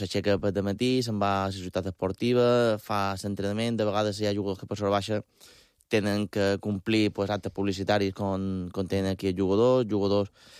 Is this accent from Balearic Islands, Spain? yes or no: yes; Balearic Islands, Spain; nosaltres, perquè som mallorquins